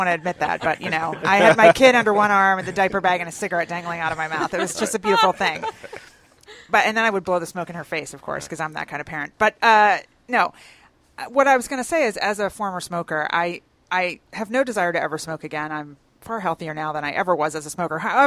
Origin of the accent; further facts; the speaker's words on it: Northeast, United States; I'm from the Northeast originally. We've talked about that before, too.